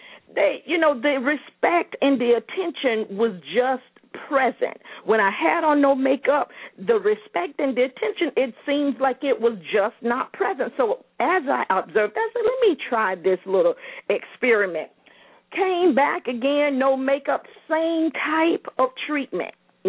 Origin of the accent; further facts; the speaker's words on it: West Palm Beach, Florida, United States; Belinda and I, we grew up together in West Palm